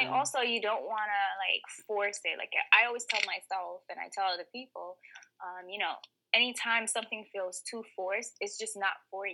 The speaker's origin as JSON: {"language": "English", "town": "Bronx", "region": "New York", "country": "United States", "said": "but I'm from the Bronx, and I am a full-time beauty and lifestyle content creator, a model, and recently a photographer."}